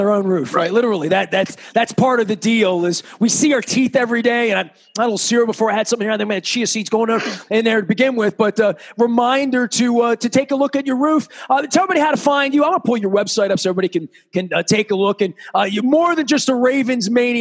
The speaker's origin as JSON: {"language": "English", "town": "Dundalk", "region": "Maryland", "country": "United States", "tie": "born or raised there", "said": "I grew up in Dundalk, little home, row home, whatever, little house attached to five other houses."}